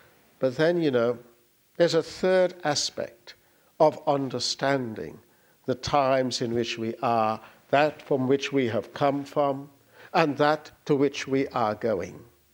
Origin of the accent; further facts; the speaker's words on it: Guyana; born there; I was born in Guyana, and we have a lot of water and an awful lot of rivers.